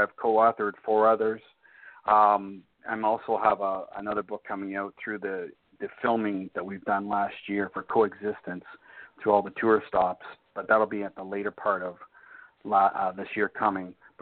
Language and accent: English; Sarnia, Ontario, Canada; He's from my hometown, Sarnia, Ontario.